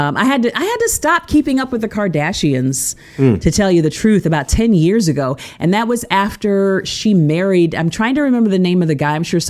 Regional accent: Tulsa, Oklahoma, United States; I'm from Tulsa, Oklahoma.

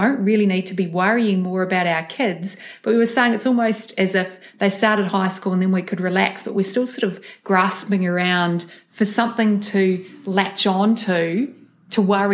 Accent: New Zealand; I grew up in New Zealand.

